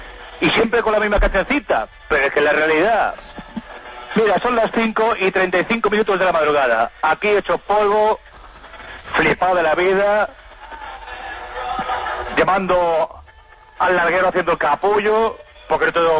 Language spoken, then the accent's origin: Spanish; Barcelona, Catalonia, Spain; Del mismo Barcelona, sí.